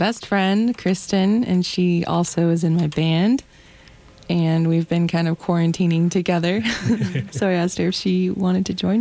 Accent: Arizona, United States; now in Minneapolis, United States; Yeah, actually, I am from Arizona. I'm from the Navajo Nation, and my dad's side of the family lives out here.

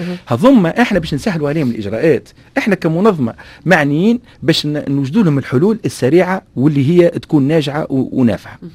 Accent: Tunisia; نحن نفتقر لها في بلادنا تونس

